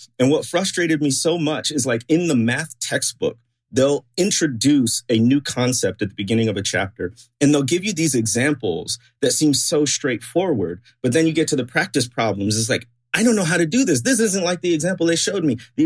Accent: Chicago, Illinois, United States; So I grew up in the Chicago area. And what was so interesting about that is I grew up in a very multi-ethnic context.

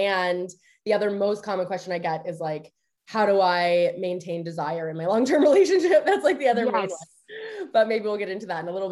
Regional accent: Canada; I am Canadian.

